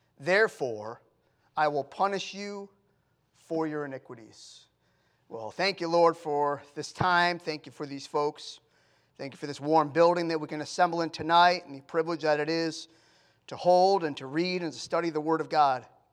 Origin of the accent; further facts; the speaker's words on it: New England, United States; now in Texas, United States; But we were born and raised in New England.